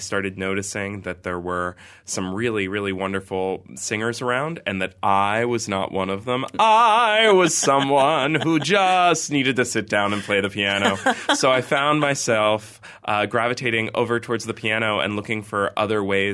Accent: Pennsylvania, United States; now in New York City, United States; We grew up in both in Pennsylvania, which is, a little south of New York City.

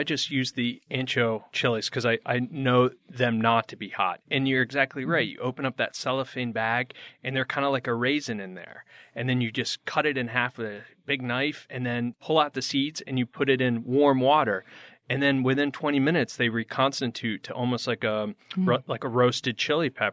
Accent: Connecticut, United States; Yeah, I grew up in Connecticut. So like you, you know, I just used to not the greatest Mexican food

